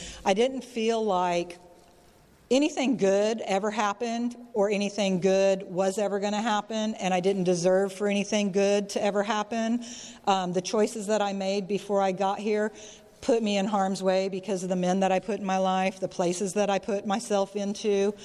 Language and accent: English; California, United States; also born or lived in Texas; I grew up the youngest of five, and I moved to Texas from California to a small town, and I always felt like I didn't belong